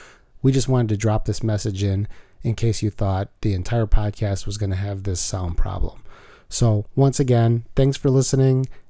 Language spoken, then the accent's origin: English; Milwaukee, Wisconsin, United States; now in Chicago, United States; I ran with Fleet Feet for a while here in Chicago, born and raised in Milwaukee, moved to Chicago